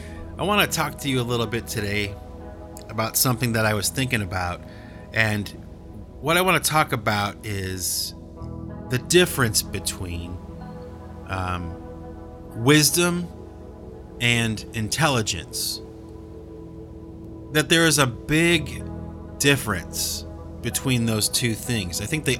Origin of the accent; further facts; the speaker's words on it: Cleveland, Ohio, United States; born there; And, you know, I live near Boston and I was born in Cleveland.